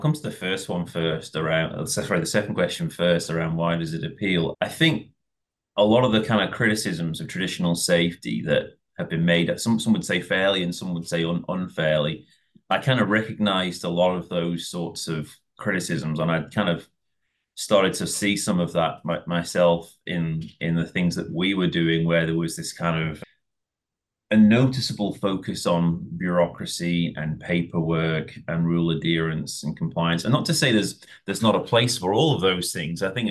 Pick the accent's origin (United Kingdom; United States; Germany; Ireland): United Kingdom; Manchester, North West England; also born or lived in Melbourne; now in Gold Coast, Australia; I was from Manchester, and Melbourne had some vibes which are somewhat similar to Manchester, actually, especially the weather some of the time.